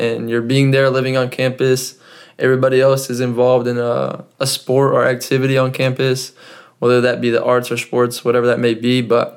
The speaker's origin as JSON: {"language": "English", "town": "Fresno", "region": "California", "country": "United States", "said": "And my teacher gives an introduction, and she's like, I'm from Fresno, California."}